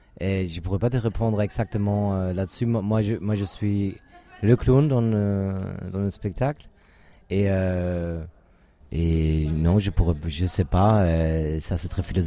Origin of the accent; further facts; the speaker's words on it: Germany; now in France; Moi, je suis allemand, mais j'habite en France.